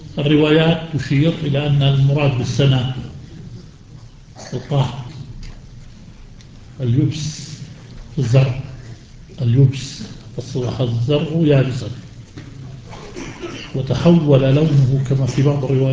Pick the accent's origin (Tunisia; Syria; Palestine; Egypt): Palestine; Jerusalem; أكلت برتقال يافا بلدي، أنا مقدسي لكن فلسطين،